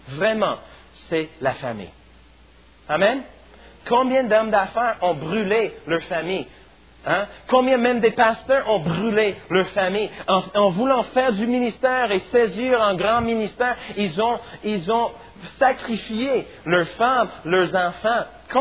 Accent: St. Louis, Missouri, United States; Je connais bien le fleuve Mississippi parce que moi j'ai grandi à Saint-Louis, juste sur la rive du Mississippi

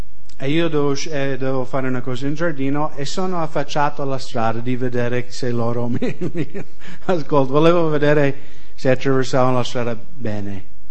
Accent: United States; now in Italy; Alcuni italiani dicono io sono americano troppo disciplinare, sono quello che sono

